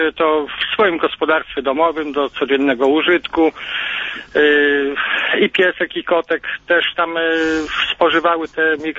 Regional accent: Bełchatów, Łódź Voivodeship, Poland; I ja jestem z Bełchatowa.

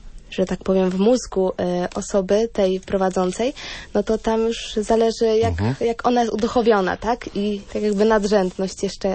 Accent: Silesian Voivodeship, Poland; Jestem ze Śląska, pochodzę ze Śląska. Uczęszczałam do Liceum Salezjańskiego w Oświęcimiu.

